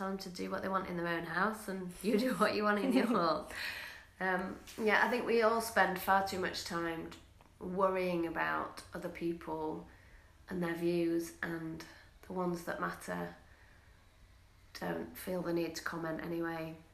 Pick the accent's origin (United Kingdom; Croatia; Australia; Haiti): United Kingdom; England; moved away as an adult; now in United States; Okay, so I don't know if you can tell by my accent, but I am from England, and I was born in England and spent most of my life there, and then moved to the States 3 years ago. And just coming up a year ago, I moved to Brea